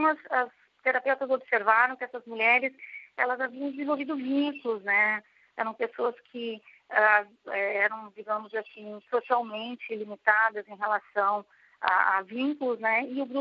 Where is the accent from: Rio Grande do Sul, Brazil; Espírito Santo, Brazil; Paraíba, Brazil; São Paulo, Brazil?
Rio Grande do Sul, Brazil; sou do Rio Grande do Sul. Quando fui para Botucatu